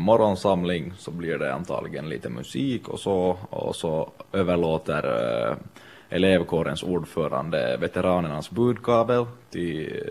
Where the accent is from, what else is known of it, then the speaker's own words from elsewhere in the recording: Finland; now in Sweden; Jag anser mig bara som finländare.